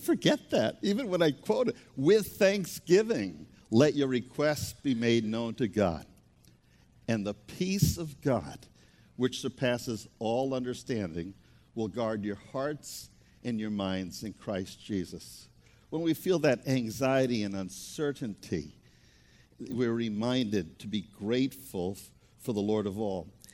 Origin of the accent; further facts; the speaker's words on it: New England, United States; Even though I'm from New England, I didn't think I could imitate the accent there.